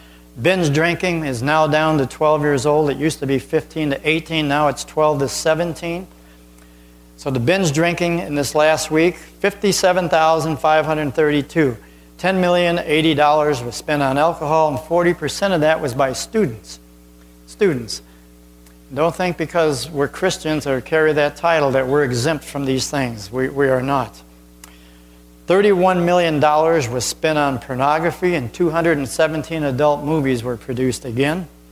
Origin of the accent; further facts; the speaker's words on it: New York, United States; I'm from New York. Go to New York, you'll find out how real it is.